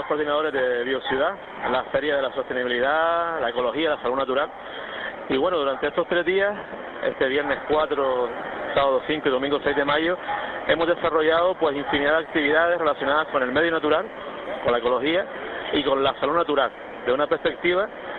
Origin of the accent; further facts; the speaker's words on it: Tamaraceite, Canary Islands, Spain; soy de Tamaraceite también, hay que decirlo, de un pueblo de que me siento muy orgulloso